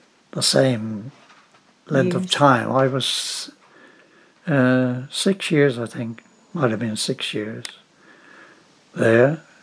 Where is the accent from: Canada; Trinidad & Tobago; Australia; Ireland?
Ireland; Dublin, Leinster; I was born on the north side of Dublin in Summerhill, but I think I was born in the Rotunda Hospital, but that's where we lived.